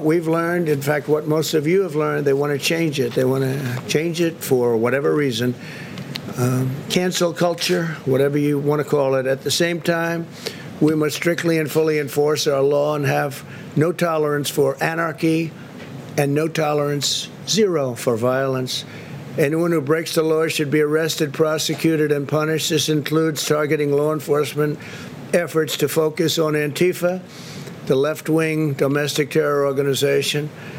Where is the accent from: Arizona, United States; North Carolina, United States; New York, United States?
New York, United States; moved away; I love New York. I come from New York. And when I see, 4 years ago I left